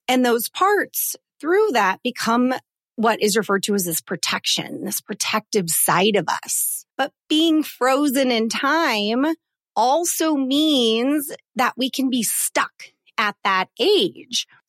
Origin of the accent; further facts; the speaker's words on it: Colorado, United States; I have had a couple different trips over the last month to my home state of Colorado.